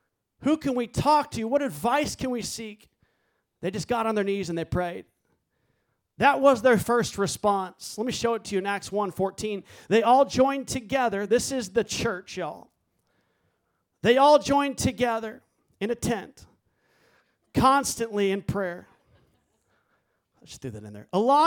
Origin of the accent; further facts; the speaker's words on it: Dallas, Texas, United States; moved away; I'm from Dallas, and before we moved here from Dallas, I would drive up here.